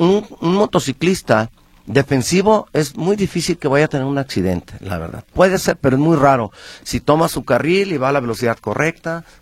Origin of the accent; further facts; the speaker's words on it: Arandas, Jalisco, Mexico; now in Guadalajara, Mexico; Fíjate que normalmente nosotros pues que somos de Arandas